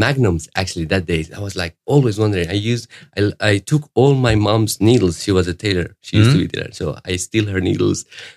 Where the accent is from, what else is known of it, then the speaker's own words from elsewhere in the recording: Syria; now in Sweden; I come from Syria originally. I was born there and raised up. And I came to Europe around 10 years ago. I live in Sweden right now.